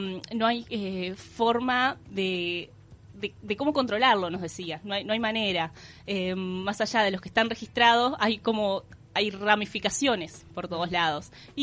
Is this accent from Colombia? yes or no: no; Uruguay; ¿por qué somos uruguayos y a veces hacemos las cosas al revés?